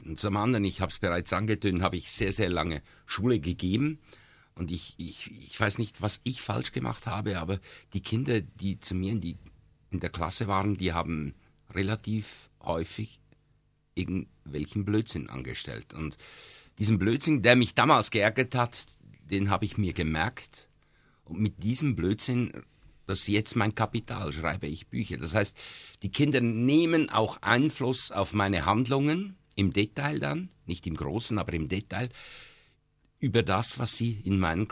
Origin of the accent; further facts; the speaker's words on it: Zurich, Switzerland; Ich komme ja aus einer Stadt, ich komme ja aus Zürich, da kennt man das nicht.